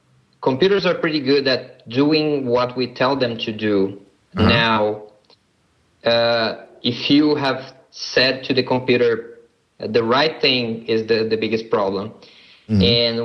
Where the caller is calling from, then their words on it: São Paulo, Brazil; English is a second language; Well, I'm speaking from Brazil. It's a city near São Paulo.